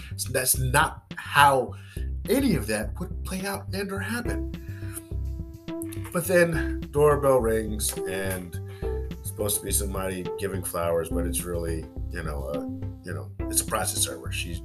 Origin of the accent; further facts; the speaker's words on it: New Jersey, United States; I am from New Jersey. I was there in Jersey when this happened, 30 minutes from New York.